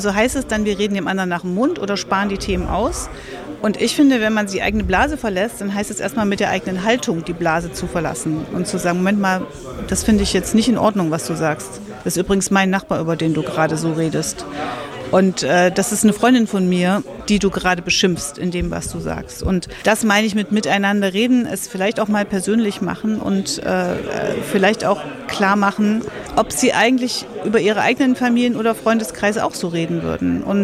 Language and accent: German; East Germany, Germany; ich bin ja in der DDR groß geworden und wir haben eine Diktatur gestürzt und haben diese Demokratie erkämpft und erschaffen.